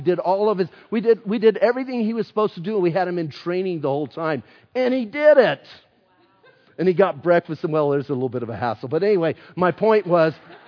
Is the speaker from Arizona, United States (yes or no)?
yes; Bisbee, Arizona, United States; I was from Bisbee. He was from here in Sierra Vista.